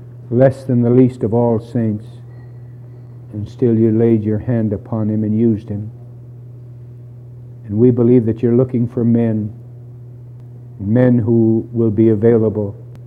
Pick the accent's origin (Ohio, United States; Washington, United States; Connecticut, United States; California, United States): California, United States; As a young man, I grew up in Southern California.